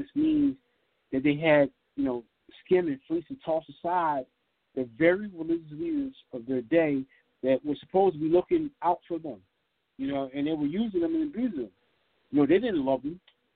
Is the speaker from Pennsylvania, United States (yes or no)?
yes; Philadelphia, Pennsylvania, United States; You know, I'm just referring to a club in Philadelphia because I'm from Philly.